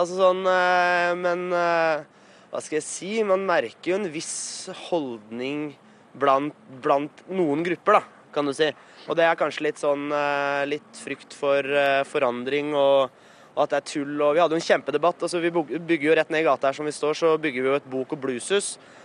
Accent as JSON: {"language": "Norwegian", "town": "Notodden", "region": "Telemark", "country": "Norway", "said": "Jeg kom fra Notodden."}